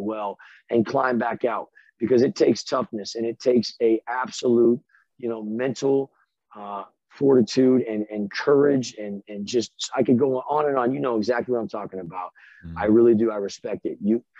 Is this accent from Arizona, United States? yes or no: yes; Arizona, United States; We grew up out in Arizona